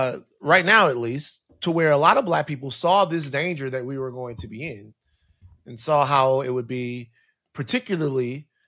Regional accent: Louisiana, United States; I'm from South Louisiana, and my introduction to America was through disparity.

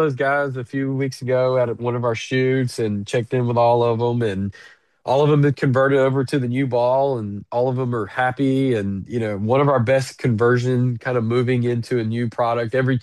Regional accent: Florida, United States; He's going to Florida State. That's where I grew up in the Panhandle.

